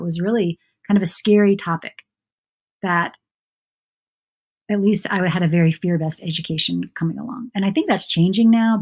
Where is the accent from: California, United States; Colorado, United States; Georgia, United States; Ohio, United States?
Georgia, United States; Augusta; Yeah, so I grew up in Georgia, in Augusta, Georgia, which if you are a golf fan, you might be familiar. It's where the Masters is.